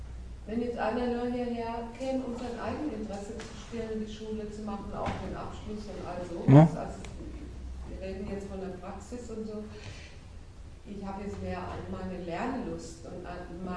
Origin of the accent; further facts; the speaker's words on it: Freiburg, Baden-Württemberg, Germany; ich komme aus Freiburg